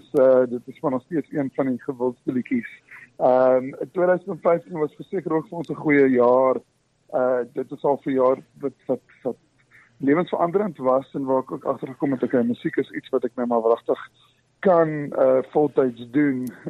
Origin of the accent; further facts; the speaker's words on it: Eastern Cape, South Africa; maar ek is 'n Ooskaapenaar, ek is gebore in die Ooskaap